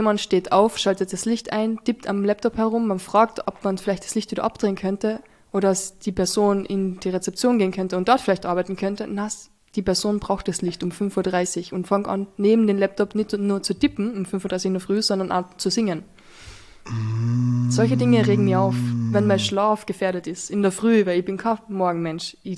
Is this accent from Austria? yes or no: yes; Carinthia, Austria; aber ich komme aus Kärnten, ist eh schon zu spät.